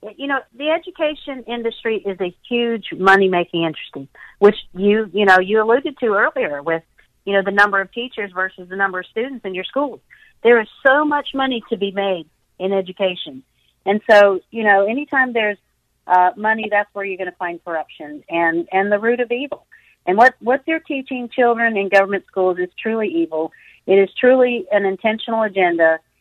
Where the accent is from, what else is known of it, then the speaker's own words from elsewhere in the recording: the South, United States; I'm from the South, so that's what we say down here.